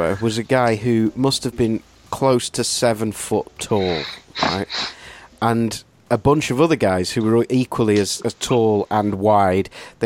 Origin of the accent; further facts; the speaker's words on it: Wales, United Kingdom; As a Welshman that I am.